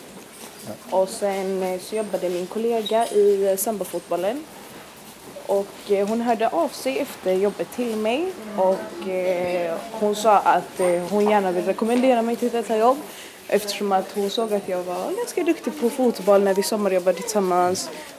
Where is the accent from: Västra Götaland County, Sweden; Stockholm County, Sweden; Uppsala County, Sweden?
Västra Götaland County, Sweden; Gothenburg; Jag är 18 år. Jag är född och uppvuxen i Hammarkullen, har bott där hela mitt liv.